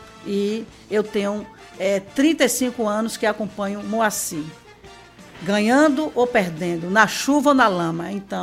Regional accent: Uruçuca, Bahia, Brazil; à minha cidade, Uruçuca, aonde eu nasci, aonde eu cresci, estou lá até hoje, moro na mesma rua onde nasci até hoje

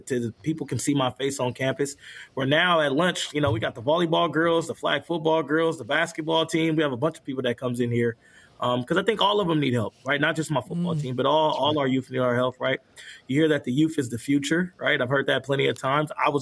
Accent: Vallejo, California, United States; now in Benicia, United States; I'm back in my own community now, literally 10 minutes away from my hometown in Vallejo out here in Benicia

